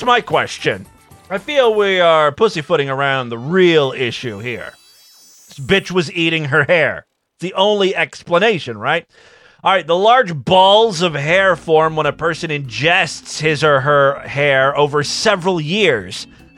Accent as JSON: {"language": "English", "region": "Ohio", "country": "United States", "tie": "born or raised there", "said": "I grew up in Northeast Ohio in a rural area"}